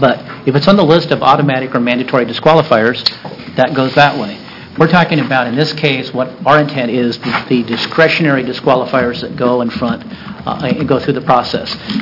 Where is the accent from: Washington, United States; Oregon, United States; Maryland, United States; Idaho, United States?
Oregon, United States; Monument; I grew up hunting in Monument, Oregon, and bird hunts in Monument, Oregon, the one cemetery